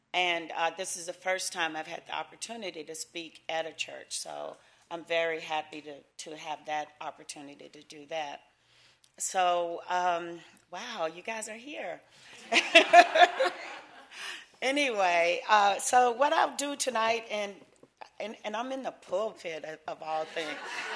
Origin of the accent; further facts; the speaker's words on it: Arkansas, United States; Arkansas is my home, even though I grew up in Southeast Arkansas.